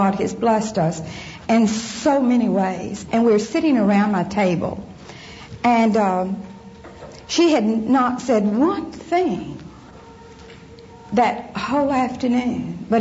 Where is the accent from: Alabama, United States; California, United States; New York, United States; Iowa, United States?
Alabama, United States; born there; I was born in Alabama. I'm the oldest of four daughters.